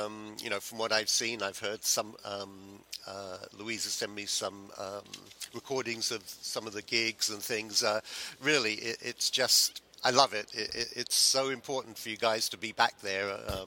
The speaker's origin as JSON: {"language": "English", "region": "London", "country": "United Kingdom", "tie": "born or raised there", "moved": "yes", "lives_now": "California, United States", "said": "Oh, yeah, I was born and raised in London, and but I've been here just over 30 years."}